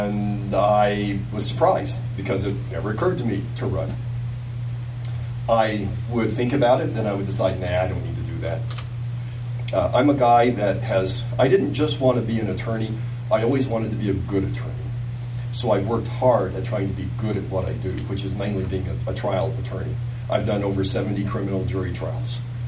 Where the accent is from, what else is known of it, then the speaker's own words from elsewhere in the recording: Oklahoma City, Oklahoma, United States; I was an attorney in Oklahoma. I am from Oklahoma City.